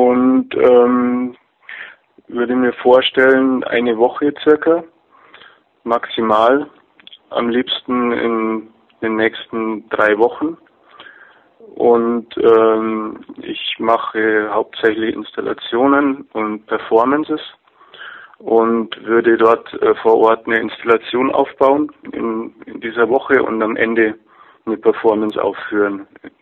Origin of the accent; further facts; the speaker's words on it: Munich, Bavaria, Germany; Ich komme aus München und da ist gerade sehr wenig zu machen.